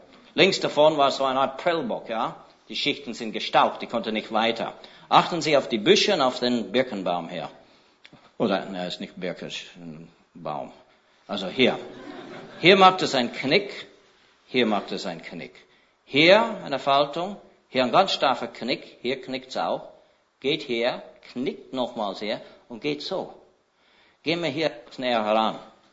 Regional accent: Switzerland; Das ist der Berg Bier bei Kandersteg bei uns in der Schweiz.

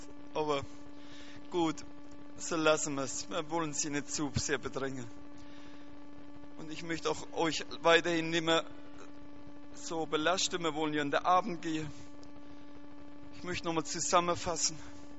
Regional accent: Rhineland-Palatinate, Germany; Ich komme aus Rheinland-Pfalz, das ist hier Bundesland, Kaiserslautern, Mannheim.

